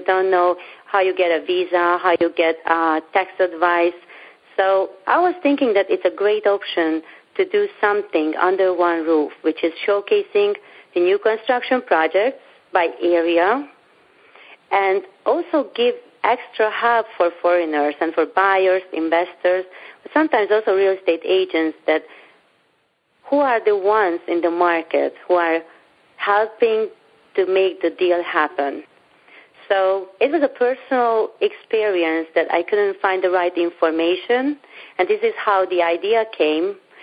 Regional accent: Hungary; English is a second language; Okay. So I'm from Europe. I'm Hungarian.

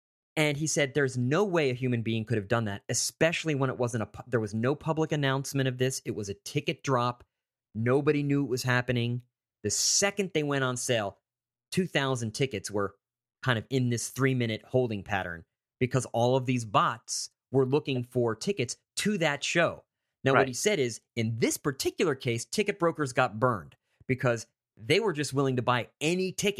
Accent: Calabasas, California, United States; Well, at this fundraising event, which was held here in my hometown, Calabasas, California, right outside of Los Angeles, sure enough … bought a house in the neighborhood.

